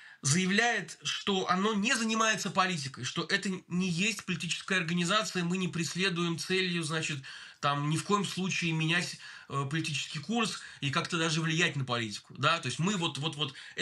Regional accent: Bashkortostan, Russia; born there; Я сам родился в Башкортостане, например, хотя я не башкир, но во мне там три текут разные, компоненты. Да, я и осетин, я и русский

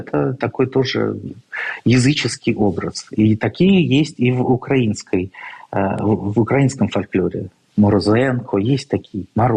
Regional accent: Russia; Я вырос в России

